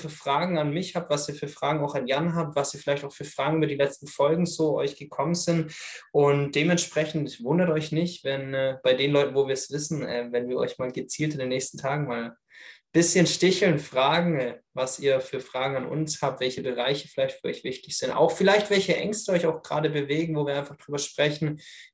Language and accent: German; Stuttgart, Baden-Württemberg, Germany; Ich komme zwar aus Stuttgart, aber Berlin.